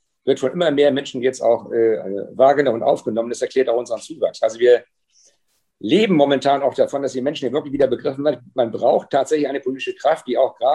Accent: Schleswig-Holstein, Germany; ich komme ja aus Schleswig-Holstein

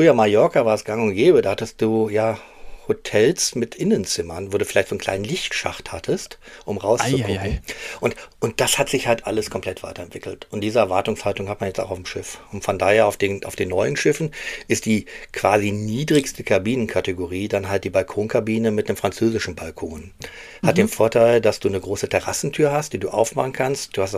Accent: Düsseldorf, North Rhine-Westphalia, Germany; Ich komme aus Düsseldorf, da kenne ich Schafe nur vom Rheinufer

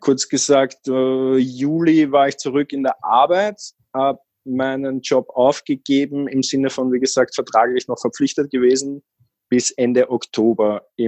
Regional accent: Austria; Ich bin aus Österreich

